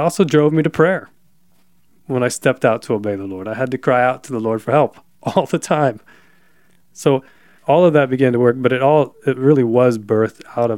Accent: United States; One was English, one was German. Obviously, I was from America.

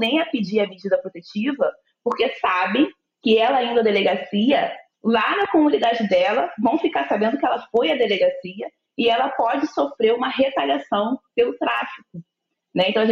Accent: Rio de Janeiro, Brazil; Eu estava aqui refletindo porque eu sou do Rio.

